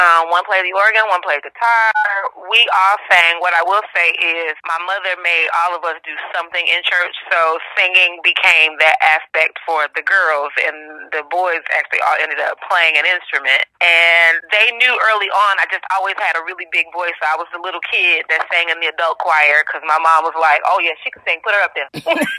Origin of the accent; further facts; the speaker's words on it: Benton Harbor, Michigan, United States; No, I'm originally from Michigan. I lived, grew up in Benton Harbor, St. Joseph, Michigan. My father was a pastor.